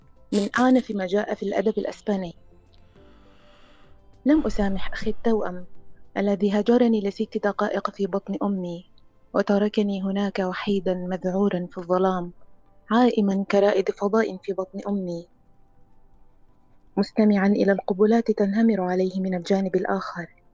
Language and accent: Arabic; Nyala, South Darfur, Sudan; نعم نعم، من نيالا من غرب السودان.